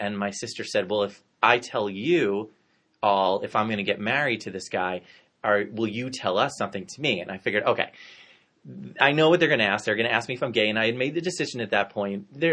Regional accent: New Jersey, United States; So, I mean, I grew up in New Jersey

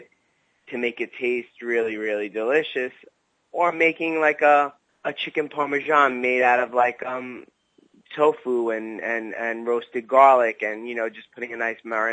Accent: Brooklyn, New York, United States; I was brought up in Brooklyn, so I still have, like, that relationship with my Brooklyn friends

